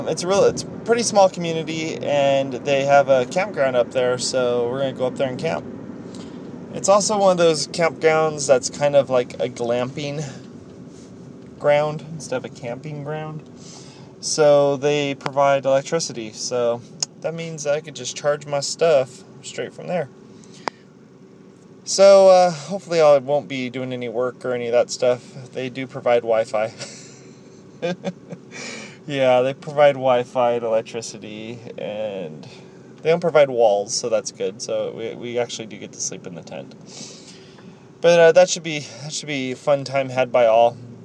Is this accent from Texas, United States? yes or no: no; Fontana, California, United States; I grew up in Fontana, California.